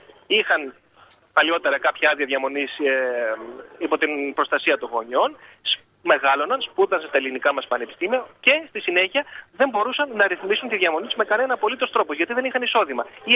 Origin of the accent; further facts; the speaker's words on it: Greece; ενώ μεγάλωσα στην Ελλάδα και νιώθω κομμάτι αυτής της κοινωνίας